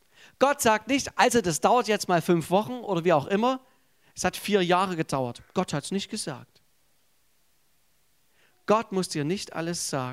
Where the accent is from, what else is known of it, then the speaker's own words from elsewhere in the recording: Sosa, Saxony, Germany; Ich komme aus Sosa, Erzgebirge. Wir sind über die Grenzen unseres Ortes darüber hinaus bekannt, dass wir sind zamnammerisch. Also das ist bloß so eine fromme Ummantelung von geizig. Und ich komme aus dieser Tradition heraus